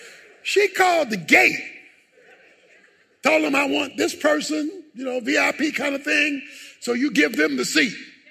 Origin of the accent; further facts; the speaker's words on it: Baltimore, Maryland, United States; When I was growing up in Baltimore, one of the ways we went swimming on Saturday was when the fire marshal came and opened up the fire hydrant.